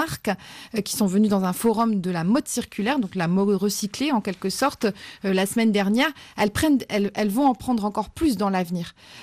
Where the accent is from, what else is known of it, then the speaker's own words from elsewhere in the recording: Roubaix, Hauts-de-France, France; Moi, je viens de Roubaix. À Roubaix, on était leader mondial de l'industrie de la laine.